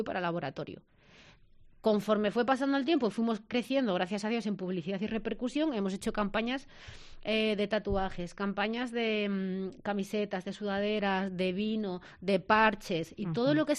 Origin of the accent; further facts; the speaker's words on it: La Vejilla, Castile and León, Spain; Y yo solo me quiero ir a mi pueblo y estar con mi familia.